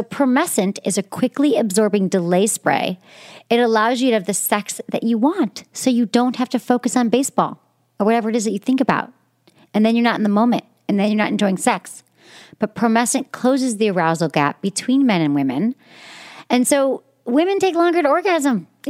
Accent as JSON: {"language": "English", "region": "Michigan", "country": "United States", "accent": "Michigan", "said": "And that's my Michigan accent."}